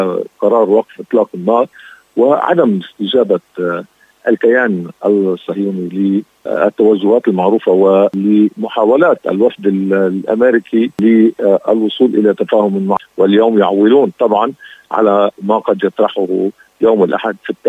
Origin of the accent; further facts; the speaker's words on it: Lebanon; خلينا كلنا نوقف موقف واحد كلبنانيين، فينا نجيب أثمان للبنان